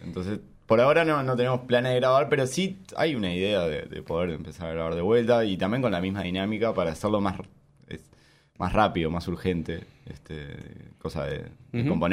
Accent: Canelones, Uruguay; Sí, no sé, nosotros también somos de Canelones, entonces como que tenemos una distancia.

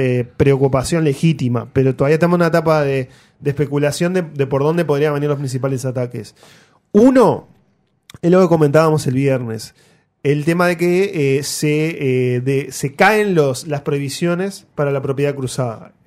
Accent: Uruguay; en realidad los accionistas somos los uruguayos

